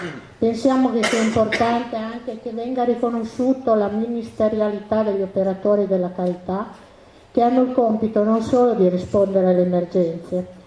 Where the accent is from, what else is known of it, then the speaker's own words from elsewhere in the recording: Dormelletto, Piedmont, Italy; vengo da Dormelletto.